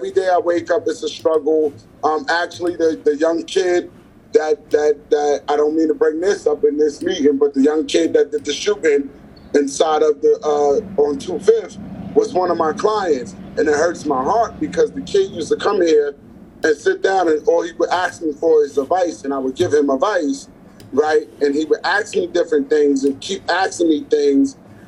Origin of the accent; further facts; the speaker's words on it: New York City, New York, United States; I'm born and raised. I was born in Harlem Hospital, raised over by St. Nicholas Projects. I'm from 130th Street.